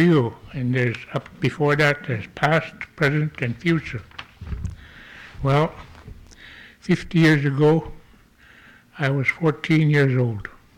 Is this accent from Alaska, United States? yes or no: yes; Elim, Alaska, United States; I'm half Chimo from Elam, and as many of you know, we're same status with Savunga Native and Gamble Native Corporation. People of Elam own the land.